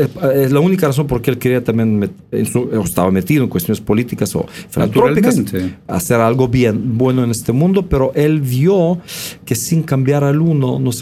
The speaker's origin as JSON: {"language": "Spanish", "town": "Novosibirsk", "region": "Novosibirsk Oblast", "country": "Russia", "tie": "born there", "also_born_or_lived": "Israel", "second_language": "Spanish", "moved": "yes", "said": "Yo nací en Siberia, en Novosibirsk."}